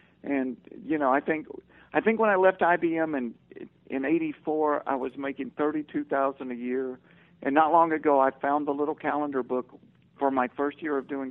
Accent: the South, United States; But what I found out growing up in the South, I kind of thought we had exclusive rights to rednecks.

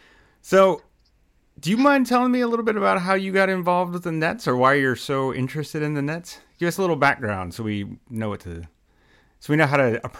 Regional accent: Philadelphia, Pennsylvania, United States; I'm from the Philly area. I really don't like the Lakers.

